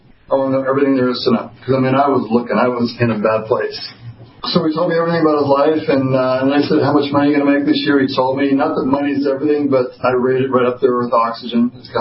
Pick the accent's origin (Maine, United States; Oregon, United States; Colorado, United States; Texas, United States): Colorado, United States; Denver; I said, hi, I'm from Denver.